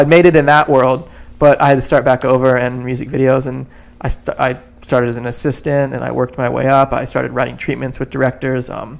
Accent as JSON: {"language": "English", "region": "Florida", "country": "United States", "tie": "born or raised there", "said": "I grew up here in Florida making surf movies."}